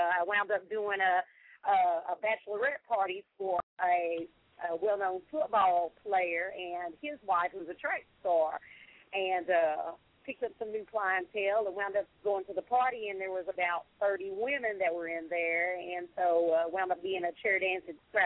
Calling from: Knoxville, Tennessee, United States; calling from Knoxville, Tennessee.

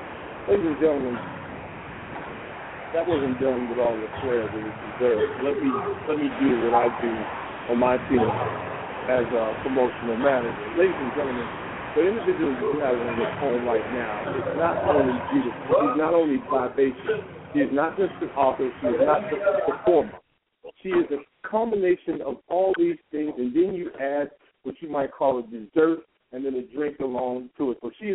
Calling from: Chicago, Illinois, United States; I'm calling from Chi-Town, Southside.

